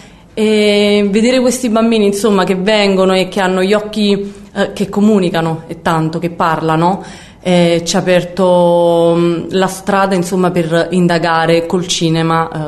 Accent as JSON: {"language": "Italian", "town": "Naples", "region": "Campania", "country": "Italy", "said": "Anch'io sono nata lì e ci ho vissuto per tutta l'infanzia."}